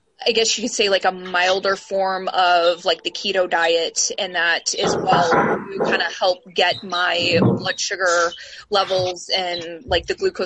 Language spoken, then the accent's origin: English; St. Louis, Missouri, United States; Well, I'm 38. I'm from St. Louis, Missouri